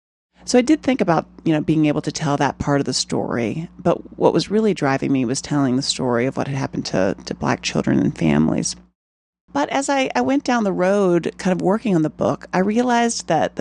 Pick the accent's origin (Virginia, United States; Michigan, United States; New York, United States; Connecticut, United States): Virginia, United States; Farmville; I grew up in Prince Edward County in Farmville, and I attended the Segregation Academy, Prince Edward Academy, that was founded in 1959